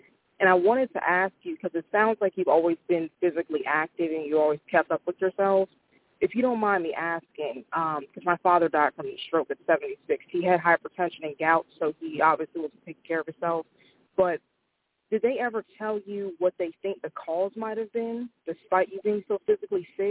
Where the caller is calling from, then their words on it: Fredericksburg, Virginia, United States; also born or lived in Mount Holly; calling from Fredericksburg, Virginia, by way of Mount Holly.